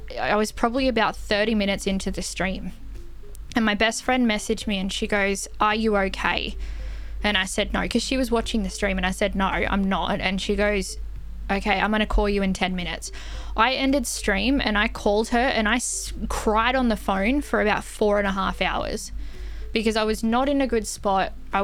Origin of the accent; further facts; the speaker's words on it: Australia; That one stumped me, and I'm Australian.